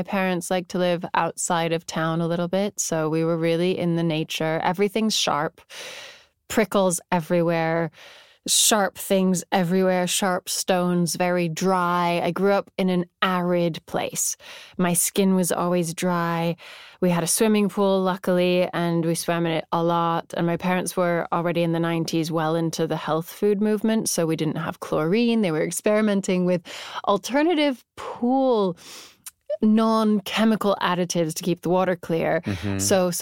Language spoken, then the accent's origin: English; Tucson, Arizona, United States; also born or lived in Santa Fe; because I grew up in Tucson, Arizona, and then Santa Fe, New Mexico, which is a pocket of the art world.